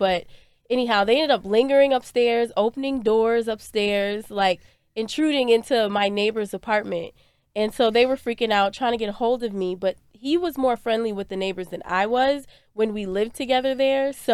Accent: Minneapolis, Minnesota, United States; I'm from Minneapolis and, you know, as many incidents as that has went viral with police there, being born and raised there

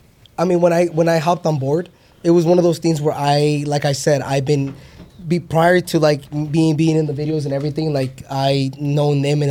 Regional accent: Tijuana, Baja California, Mexico; Like, I'm from Tijuana. You know what I mean? Like, I came from the dirt.

